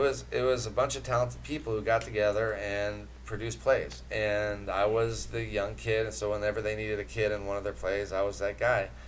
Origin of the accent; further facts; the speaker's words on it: Toluca Lake, California, United States; Well, we grew up in Toluca Lake, Burbank area.